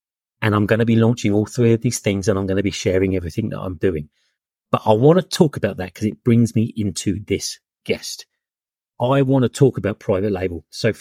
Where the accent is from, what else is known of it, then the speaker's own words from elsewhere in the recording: Brighton, South East England, United Kingdom; I'm a guy from Brighton in my 40s